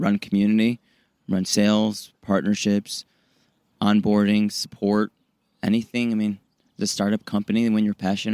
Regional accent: Chicago, Illinois, United States; born or raised there; now in Los Angeles, United States

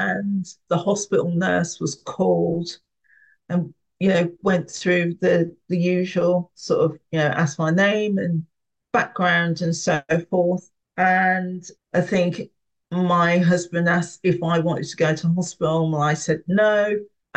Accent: Birmingham, West Midlands, United Kingdom; So I live in Birmingham and I'm from Birmingham.

